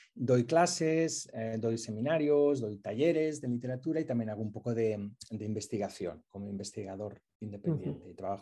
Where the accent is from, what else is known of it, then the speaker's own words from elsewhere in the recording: Salou, Catalonia, Spain; also born or lived in Lleida; yo nací en Lleida, en mi DNI pone Lleida, pero yo en un pueblecito rural de Lleida, pero yo crecí en Salou, en una aldea de la costa, una aldea pequeñita